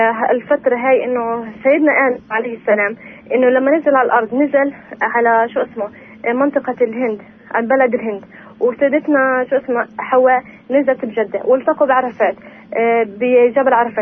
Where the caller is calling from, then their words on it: Ramallah, West Bank, Palestine; من رام الله